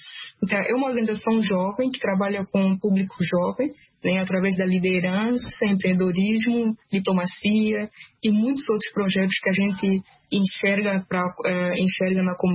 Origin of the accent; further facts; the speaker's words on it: Cabinda, Angola; now in Brazil; Eu sou angolana, sou da província de Cabinda, cresci lá, nasci lá. Depois do meu ensino médio, eu estava pensando em morar fora do país.